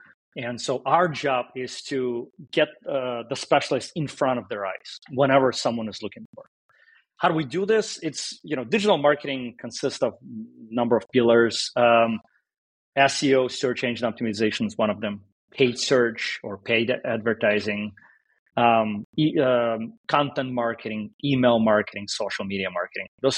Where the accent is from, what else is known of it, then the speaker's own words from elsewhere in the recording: Russia; moved away as an adult; now in United States; So I'm Russian. I came from Russia when I was 19.